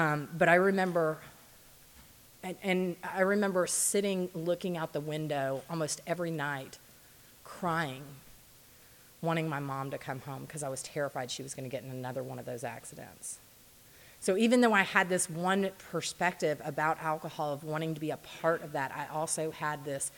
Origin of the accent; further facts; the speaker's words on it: Texas, United States; So I grew up in Texas. I have an older brother, a younger half-sister.